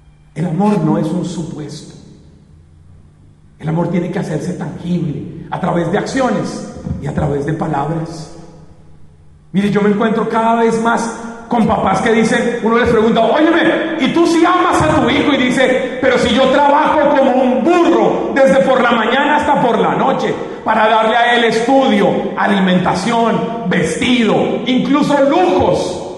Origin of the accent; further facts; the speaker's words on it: Bogotá, Colombia; Yo vengo desde Bogotá